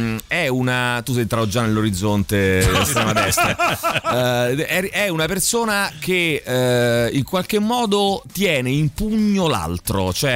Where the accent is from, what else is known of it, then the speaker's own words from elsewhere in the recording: Rome, Lazio, Italy; Io sono romano da sette generazioni. Il mio babbo, il babbo di mio babbo, il babbo del babbo di mio babbo.